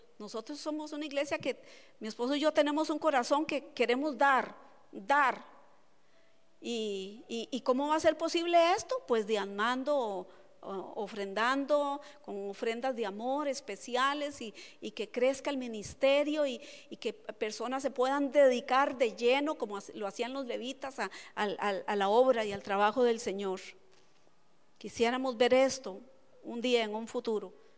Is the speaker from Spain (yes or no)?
no; Costa Rica; Eso me hace recordarme de una iglesia que hay en mi país. Se llama La Rosa Sarón. Está ubicada ahí cerca del mercado Borbón en Costa Rica.